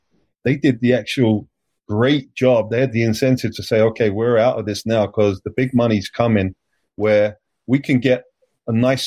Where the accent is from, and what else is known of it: London, United Kingdom